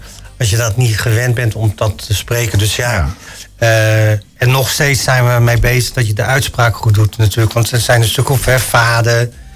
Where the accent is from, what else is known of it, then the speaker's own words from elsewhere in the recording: North Brabant, Netherlands; We komen uit Brabant, dus dat is op zich niet zo erg. Maar het moet wel kloppen, de uitspraak.